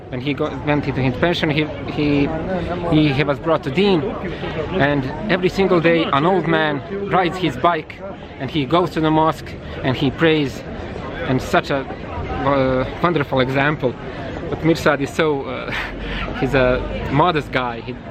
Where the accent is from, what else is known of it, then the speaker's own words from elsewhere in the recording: Bosanska Dubica, Republika Srpska, Bosnia & Herzegovina; he lives in my hometown, Bosanska Dubica